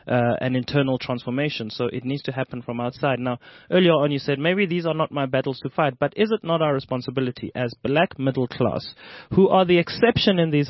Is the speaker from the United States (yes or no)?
no; South Africa; accent: Zulu; It won't let me bring in my Zulu accent.